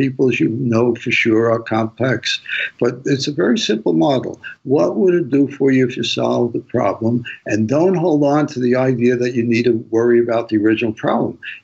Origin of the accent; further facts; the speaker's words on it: New York, United States; You know, I grew up in New York and you know, I knew a lot of shady characters.